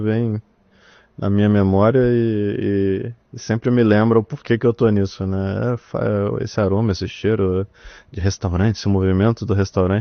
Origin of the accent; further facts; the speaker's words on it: Brazil; Eu sou brasileiro, eu estudo Nihongo com uma professora chamada Sanae Sensei.